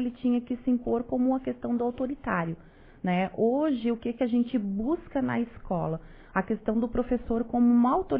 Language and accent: Portuguese; Orleans, Santa Catarina, Brazil; Eu sou de Orleans, né?